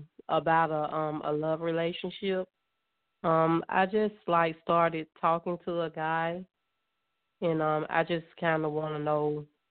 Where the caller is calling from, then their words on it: Georgia, United States; I'm calling from Georgia.